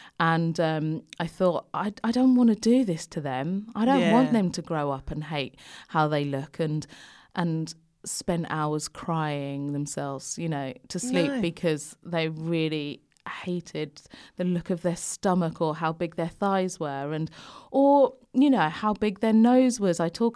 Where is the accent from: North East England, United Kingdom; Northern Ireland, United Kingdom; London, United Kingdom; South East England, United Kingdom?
London, United Kingdom; So obviously I grew up in London, but it was predominantly white area then. Mm. It was, you know, I was born in 1980 and I went to a Catholic school.